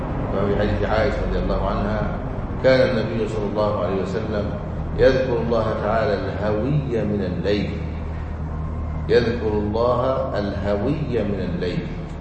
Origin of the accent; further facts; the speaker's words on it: Egypt; هذا الذي كان يحاك من الداخل والخارج بلادنا مصر